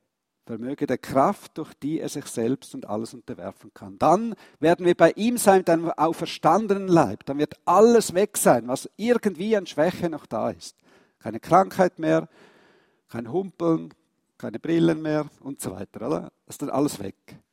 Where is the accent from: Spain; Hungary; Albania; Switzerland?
Switzerland; Und da sind wir ja auch recht stolz als Schweizer, oder?